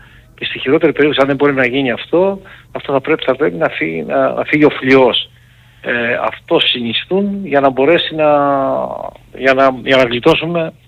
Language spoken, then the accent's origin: Greek; Granitsa, Greece; Εμένα στο χωριό μου είναι η Γρανίτσα